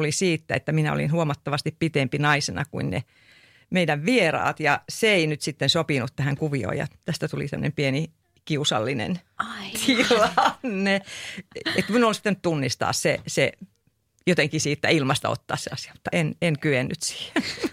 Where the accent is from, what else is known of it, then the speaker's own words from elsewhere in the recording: Ostrobothnia, Finland; moved away as an adult; ja olen Pohjanmaalta kotoisin ja lähdin sitten sieltä Pohjanmaalta siinä vajaa parikymppisenä sitten opiskelemaan kemiaa